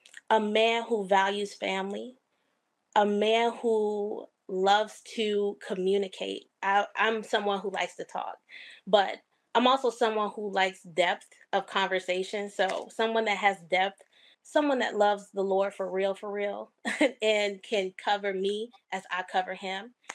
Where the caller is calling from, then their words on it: Decatur, Georgia, United States; Georgia. I'm in Decatur at my grandmother's house right now, but I'm in Gwinnett County, where I live at.